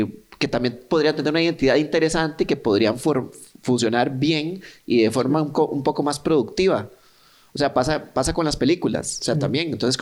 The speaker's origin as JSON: {"language": "Spanish", "country": "Costa Rica", "said": "Somos la Argentina de Centroamérica, mae."}